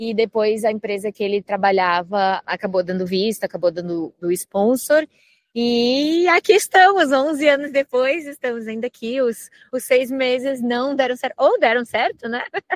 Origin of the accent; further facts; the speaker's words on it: Farroupilha, Rio Grande do Sul, Brazil; moved away as an adult; now in Brisbane, Australia; Eu sou do Rio Grande do Sul, sou de Farroupilha. Fez 11 anos, então, que eu estou na Austrália, em Brisbane.